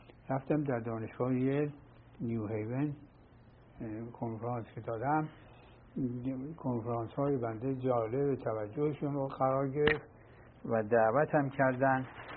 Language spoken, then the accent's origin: Persian; Iran; moved away as an adult; also born or lived in Oxford; now in London, United Kingdom; بدون سر و صدا ما آمدیم به آکسفورد